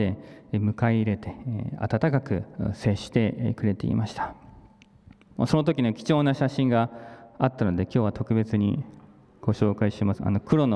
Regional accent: Yokosuka, Kanagawa, Japan; 僕は横須賀の教会に行ったわけですけども、その地元の横須賀の教会でも

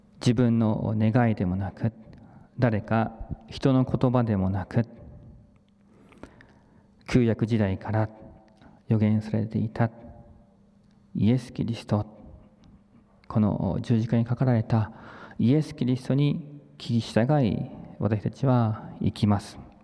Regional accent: Yokosuka, Kanagawa, Japan; 僕は横須賀の教会に行ったわけですけども、その地元の横須賀の教会でも

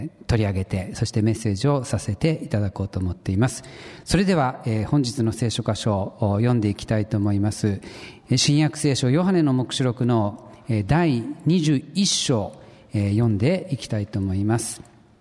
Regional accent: Tsuchiura, Ibaraki, Japan; moved away as an adult; この度私が生まれ育ちまた牧師として仕えてきたふるさと土浦を離れることになりました。

